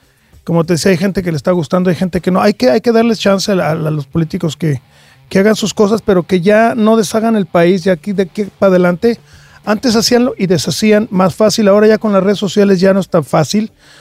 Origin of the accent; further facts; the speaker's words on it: Mexico; Amamos México, amamos nuestro país. seguimos siendo orgullosamente mexicanos, seguimos viviendo ahí